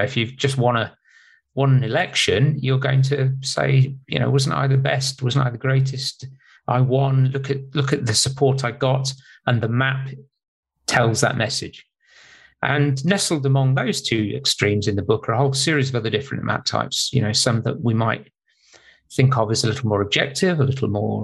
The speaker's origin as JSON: {"language": "English", "country": "United Kingdom", "said": "not least I'm British."}